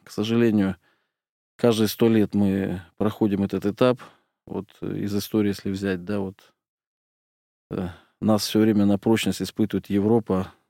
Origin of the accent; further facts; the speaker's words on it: Zhitikara, Kostanay Region, Kazakhstan; Вот Северный Казахстан, Кустанайская область, город Джетагара, есть такой город, Асбестовая гора в переводе. И там вот этот дом был